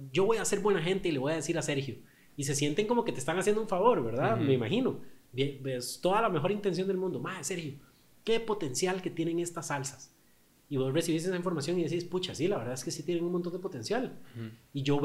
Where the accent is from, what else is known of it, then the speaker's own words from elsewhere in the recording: Costa Rica; Claro, y como ticos, eso es una cosa muy tica, ¿verdad?